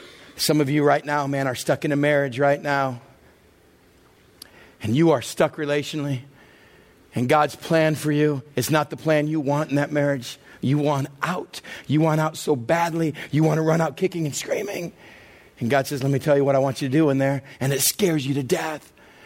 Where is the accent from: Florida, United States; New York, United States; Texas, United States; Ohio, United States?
Texas, United States; And I grew up in Texas, so you know what team I wanted to play for.